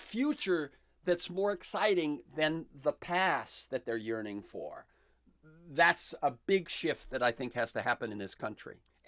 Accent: Florida, United States; I grew up in Florida. When I saw that the Florida University system had adopted New College, I thought that was a real credit to the state of Florida.

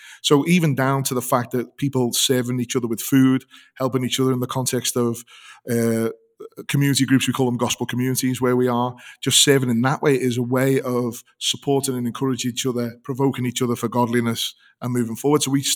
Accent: United Kingdom; You know, I'm British and we're not very good at honoring people.

